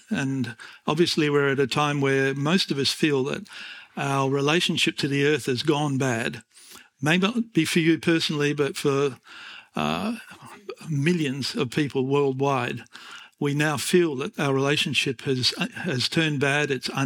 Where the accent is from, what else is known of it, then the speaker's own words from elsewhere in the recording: Perth, Western Australia, Australia; a bird-loving, nature-loving boy growing up in Perth, the most isolated capital city in the world, ended up writing a book about earth emotions.